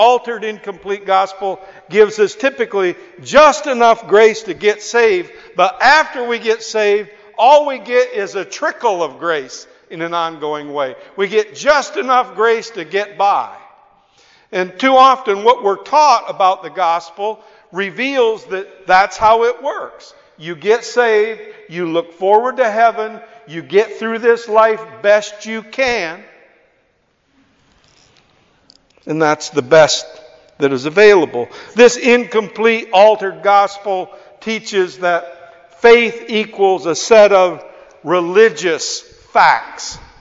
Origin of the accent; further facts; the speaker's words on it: Arizona, United States; now in Ireland; I come from Western United States, you know, cowboy country in Arizona